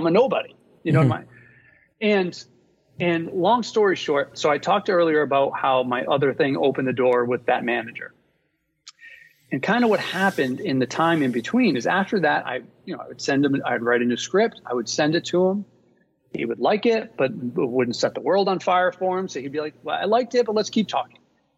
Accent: Rhode Island, United States; I mean, I was a kid from Rhode Island, man. I didn't know anybody.

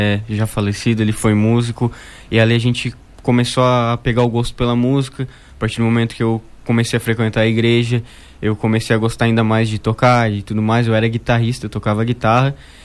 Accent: Orleans, Santa Catarina, Brazil; Isso, sou de Orleans, natural, nascido e continuo resido lá em Orleans ainda.

